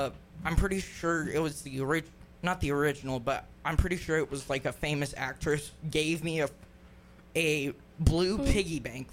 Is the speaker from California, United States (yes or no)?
yes; California, United States; born there; my parents are originally from here, and I was born in Cali, but we moved back because family.